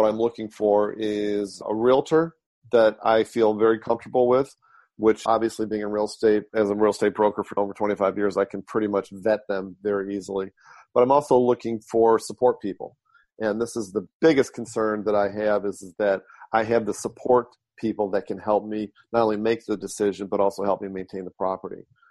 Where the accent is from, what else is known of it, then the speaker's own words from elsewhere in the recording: Detroit, Michigan, United States; Yeah, actually, born and raised in Detroit.